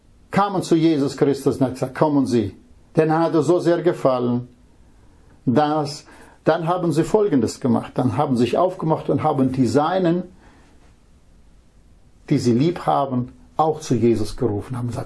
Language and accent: German; Russia; German is a second language; now in Germany; Ich komme aus Russland.